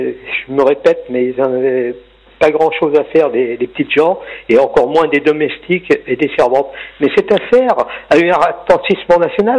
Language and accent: French; Auvergne-Rhône-Alpes, France; born there; disons que moi, j'ai 78 ans, je suis né en 1941 dans les Monts du Lyonnais. Et à l'époque, c'était nous, les immigrés, qu'on venait travailler à Lyon.